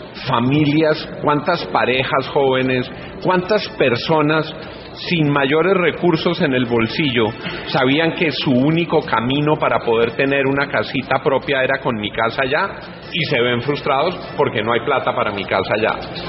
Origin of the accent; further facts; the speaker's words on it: Colombia; como colombiano